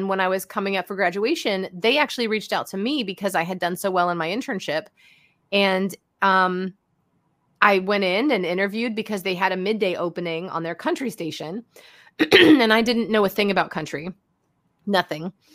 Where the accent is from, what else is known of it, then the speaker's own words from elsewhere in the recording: Cleveland, Ohio, United States; which was Ohio Northern, I'm from Ohio, Cleveland originally